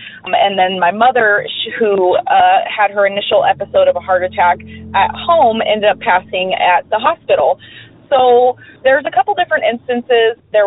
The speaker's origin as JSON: {"language": "English", "town": "Peoria", "region": "Illinois", "country": "United States", "lives_now": "Nevada, United States", "said": "I currently reside in Nevada, but I'm originally from Peoria, Illinois."}